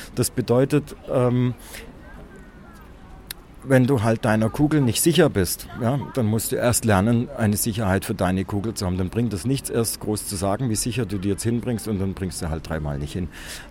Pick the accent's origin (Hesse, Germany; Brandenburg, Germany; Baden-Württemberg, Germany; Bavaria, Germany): Baden-Württemberg, Germany; Reutlingen; ich komme ja ursprünglich aus Reutlingen, das ist nicht so weit weg.